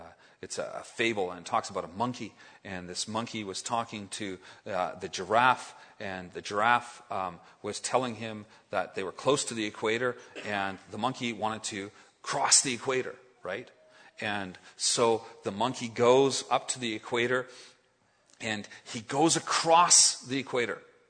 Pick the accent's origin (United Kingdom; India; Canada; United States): Canada; There are times we complain about our country, but by and large, we like Canada and we like being Canadian.